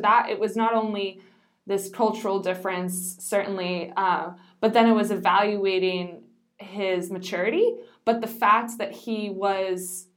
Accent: Canada; And he asked me, you know, where are you from? And I said, Canada.

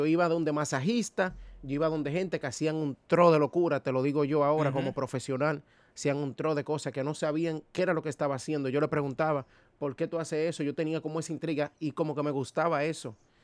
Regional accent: Sabaneta, Santiago Rodríguez, Dominican Republic; Yo soy de Santiago Rodríguez, del Cibao.

